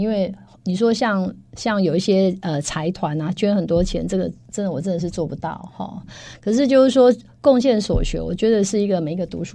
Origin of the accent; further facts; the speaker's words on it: Yilan, Yilan County, Taiwan; 因为我从小到大在宜兰长大